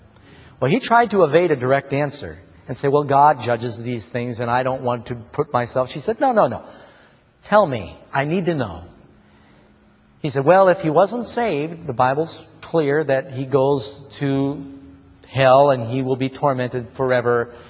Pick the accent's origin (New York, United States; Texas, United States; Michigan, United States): New York, United States; New York City; I grew up in New York City.